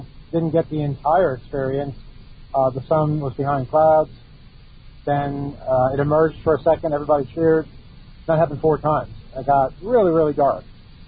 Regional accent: New York, United States; Kyle's from Washington, I'm from New York.

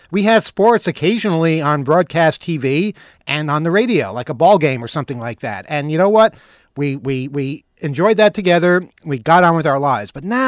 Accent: New York, United States

